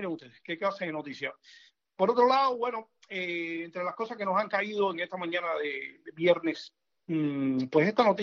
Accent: Cuba; moved away; nosotros somos los cubanos que estamos viviendo del lado acá, somos una de las víctimas más directas. Nos obligaron a salir primero de Cuba

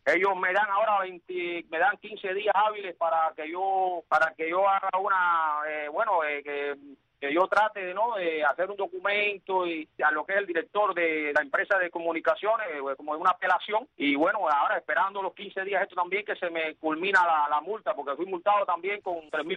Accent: Sancti Spíritus, Cuba; born there; por acá, por mi ciudad natal, antiespíritu

